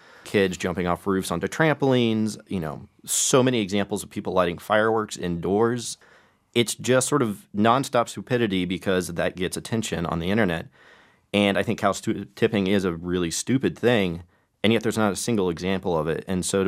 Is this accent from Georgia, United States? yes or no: no; Oklahoma, United States; born or raised there